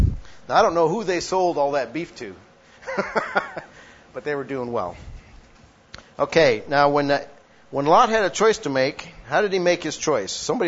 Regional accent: Illinois, United States; versus my hometown area in western Illinois, where, man, you can, you know, you can bunch them all together and they can still

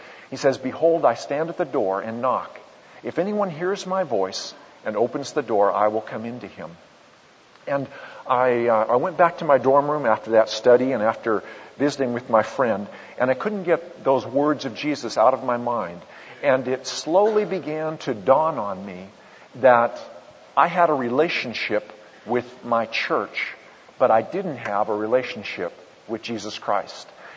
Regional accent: Portland, Oregon, United States; I grew up in Portland, Oregon. I'm the oldest of seven children. My parents were Roman Catholic, and so I grew up attending Catholic church

